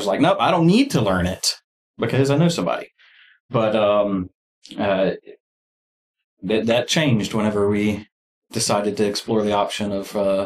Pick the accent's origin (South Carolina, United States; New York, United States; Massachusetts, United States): South Carolina, United States; West Columbia; also born or lived in Florence; So I'm a native South Carolinian. Okay. I was born in Florence, but can only claim that home for the first 2 years of my life.